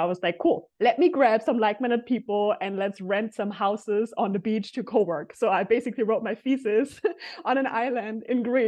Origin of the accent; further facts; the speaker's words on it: Austria; English is a second language; So I'm from Austria. And currently I'm also at my family's place here in Austria